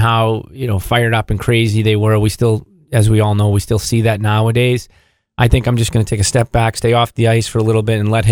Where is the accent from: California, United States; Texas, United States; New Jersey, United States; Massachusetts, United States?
Massachusetts, United States; Boston; So him and his brother Mike, I grew up with in Boston, and they had played here as well.